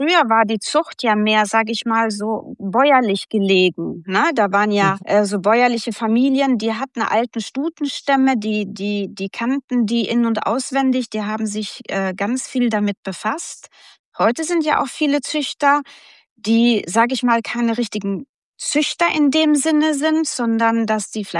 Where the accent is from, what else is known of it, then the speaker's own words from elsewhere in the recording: Sweden; German is a second language; Ich bin gebürtige Schwedin, bin da in groß geworden, zur Schule gegangen und in einer Pferdefamilie groß geworden.